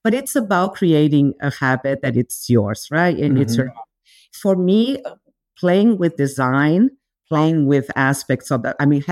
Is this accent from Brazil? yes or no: yes; São Paulo, Brazil; also born or lived in England / New York; I am from Brazil, but I am from São Paulo, and I spend most of my life between, you know, England and New York. So I'm a big city girl